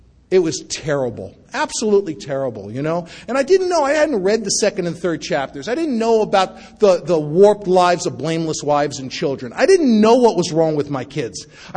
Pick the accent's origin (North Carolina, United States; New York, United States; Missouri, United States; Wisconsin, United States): New York, United States; Bronx; I was brought up in the Bronx, you know.